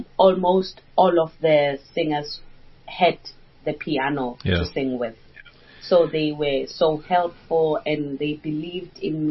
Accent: Lebowakgomo, Limpopo, South Africa; we come from Limpopo in Lebohomo. So a lot of things were not available.

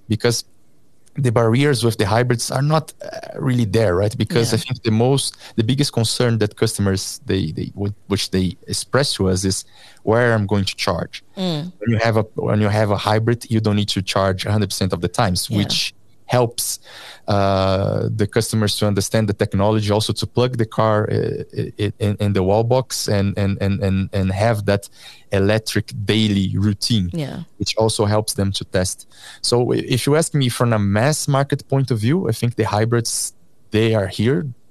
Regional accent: Brazil; English is a second language; I come from Brazil, as you know, and also is a very big country with a very big car market

